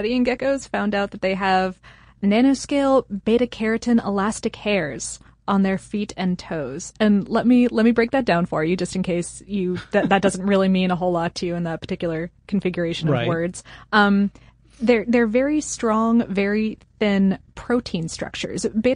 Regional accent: Akron, Ohio, United States; born there; I was born in Akron, so I needed to point it out.

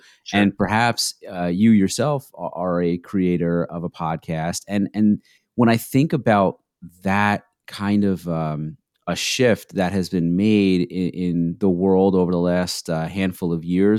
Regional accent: Connecticut, United States; And my home state of Connecticut's own, I guess, former education department secretary.

